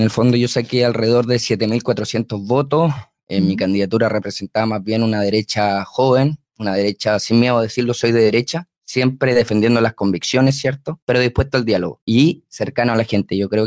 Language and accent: Spanish; Osorno, Los Lagos, Chile; born there; Yo nací acá en Osorno y siempre voy a luchar por Osorno.